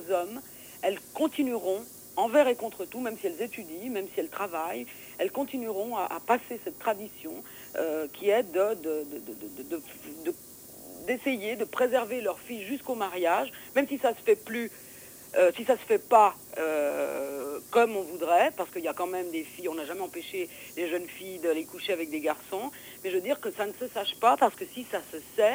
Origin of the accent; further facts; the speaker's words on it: Switzerland; born there; donc moi je suis née en Suisse, j'ai un père sicilien et une mère romaine